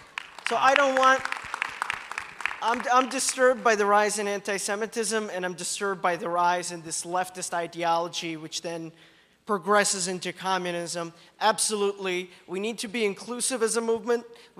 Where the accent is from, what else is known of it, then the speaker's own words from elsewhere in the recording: Wisconsin, United States; I even go overseas and I tell people I'm from Wisconsin.